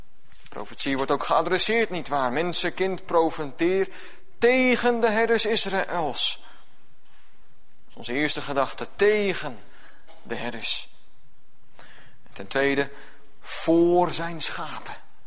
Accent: Gelderland, Netherlands; Ik kom zelf van de Veluwe.

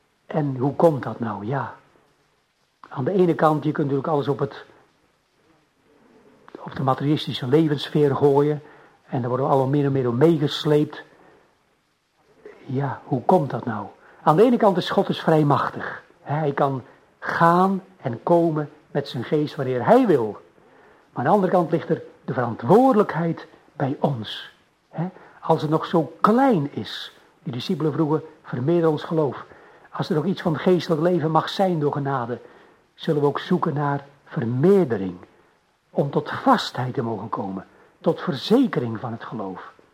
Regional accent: Sliedrecht, South Holland, Netherlands; Nou, ik ben zelf afkomstig uit Sliedrecht en het Baggerdorp.

